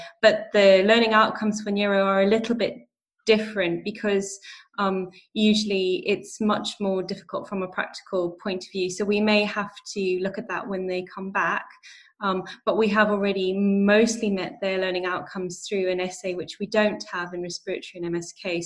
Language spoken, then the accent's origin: English; Zimbabwe; a message to say that I'm from Zimbabwe.